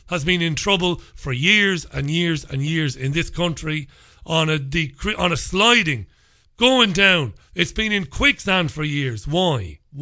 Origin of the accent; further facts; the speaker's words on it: Waterford, Munster, Ireland; Now, I'm a working class boy. I come from Ballybeg in Waterford City.